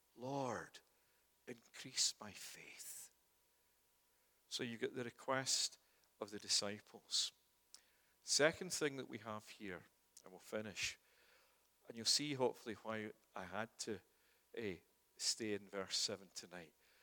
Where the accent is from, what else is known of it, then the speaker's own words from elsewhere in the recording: Scotland, United Kingdom; And as a Scotsman, I like getting free books.